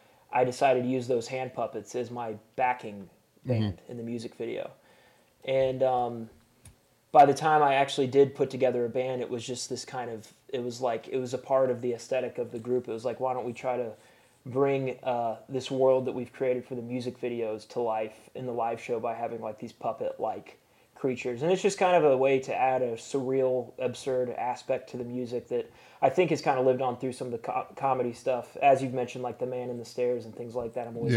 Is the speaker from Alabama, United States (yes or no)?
no; Chattanooga, Tennessee, United States; So we had a really big show in my hometown in Chattanooga